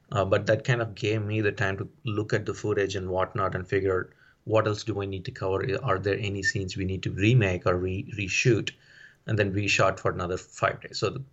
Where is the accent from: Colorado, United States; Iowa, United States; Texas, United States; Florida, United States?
Texas, United States; Houston; And I'm from Houston, people are from LA.